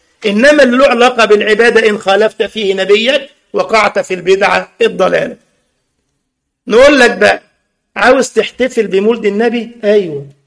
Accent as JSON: {"language": "Arabic", "country": "Egypt", "said": "لدرجة أن أحد المعممين عندنا في مصر للأسف يقول"}